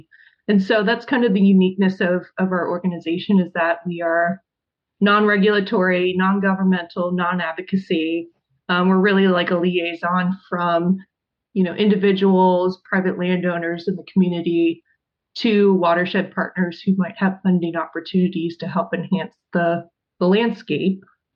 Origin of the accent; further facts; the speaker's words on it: Virginia, United States; moved away as an adult; also born or lived in Colorado; now in Salem, United States; I moved to Salem, Oregon in 2016 from Colorado, but I'm originally from Virginia, came out west about 15 years ago.